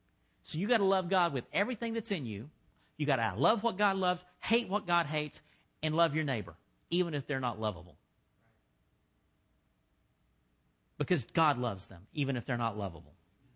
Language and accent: English; Dallas, Texas, United States; I went to it was a Baptist church in the part of town I grew up in Oak Cliff.